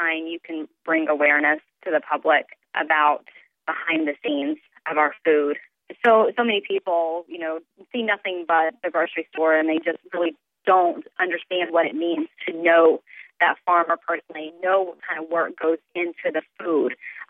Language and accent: English; Platte City, Missouri, United States; I am from Platte City, Missouri.